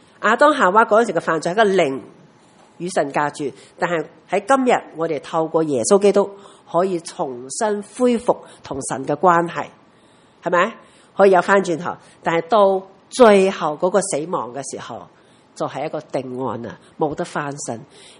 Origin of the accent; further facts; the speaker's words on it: China; 而且我们中国人很忠厚的